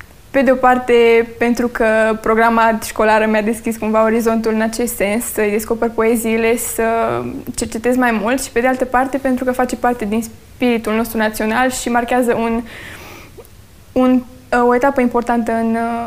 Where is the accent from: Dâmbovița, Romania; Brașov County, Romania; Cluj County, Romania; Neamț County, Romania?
Cluj County, Romania; Cheia; Satul Cheia, din județul Cluj.